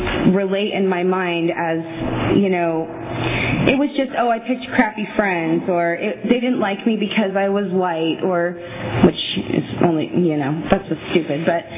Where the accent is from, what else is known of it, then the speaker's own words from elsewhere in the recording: California, United States; born there; now in Visalia, United States; I was born in California, and I moved to Visalia when I was about 2 years old.